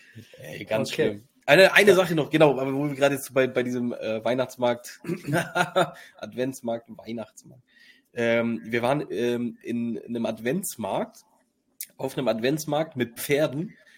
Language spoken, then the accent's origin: German; Nuremberg, Bavaria, Germany; Weil es ist, wir sind Nürnberger, ihr zugezogenen Bastarde, lernt die richtige Sprache.